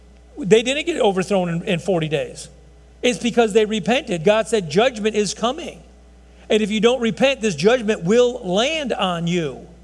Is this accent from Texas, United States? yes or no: yes; Texas, United States; Who are you? I'm an American. I'm a Texan.